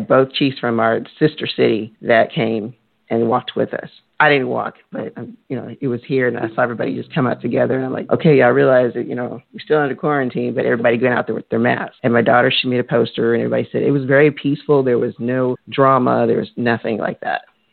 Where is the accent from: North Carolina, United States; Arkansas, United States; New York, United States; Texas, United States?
Texas, United States; also born or lived in New Orleans; because I grew up in Texas, but I'm from New Orleans.